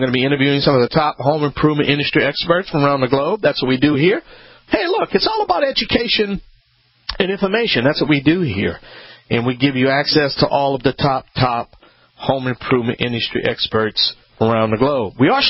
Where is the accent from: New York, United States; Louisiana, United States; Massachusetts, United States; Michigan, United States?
Louisiana, United States; Hello, everyone.